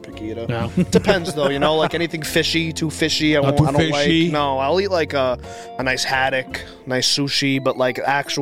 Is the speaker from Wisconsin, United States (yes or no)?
no; Boston, Massachusetts, United States; I grew up in East Boston, so, like, my friend group was tight-knit